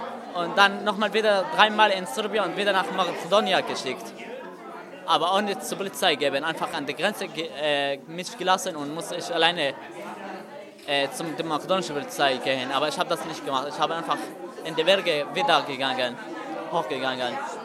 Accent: Syria; German is a second language; now in Germany; ich komme aus Syrien.

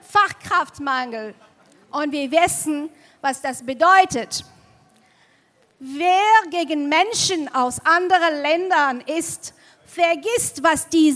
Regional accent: Morocco; now in Freiburg, Germany; Ich komme aus Marokko und lebe seit über 20 Jahren hier in dieser Stadt.

